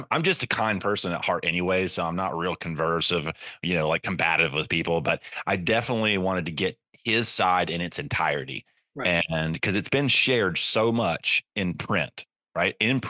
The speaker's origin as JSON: {"language": "English", "region": "Georgia", "country": "United States", "tie": "born or raised there", "said": "there's a guy that he lives in my home state in Georgia"}